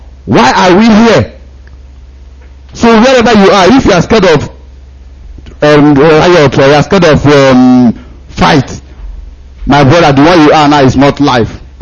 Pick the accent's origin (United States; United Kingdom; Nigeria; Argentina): Nigeria; I'm a full Biafra, and I was born in Biafra land and brought up in Biafra land.